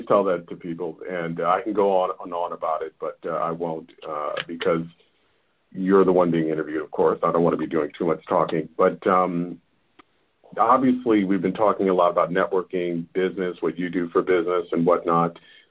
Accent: New York City, New York, United States; While I was born and raised in New York City, my parents are from Haiti.

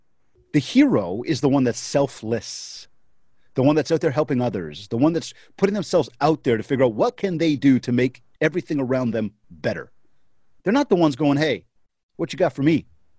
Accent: Canada; Sorry, I'm Canadian.

